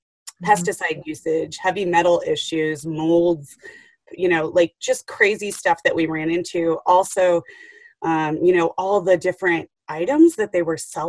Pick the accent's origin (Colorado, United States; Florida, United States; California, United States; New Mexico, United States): Colorado, United States; I grew up in Colorado, so I knew, you know, enough about it.